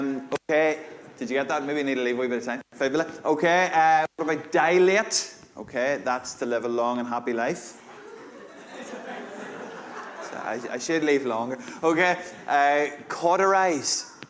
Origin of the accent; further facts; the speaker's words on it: Monaghan, Ulster, Ireland; accent: Irish; now in Northern Ireland; Do you know what's really ironic? I am Irish. I am actually Irish. I'm from Monaghan.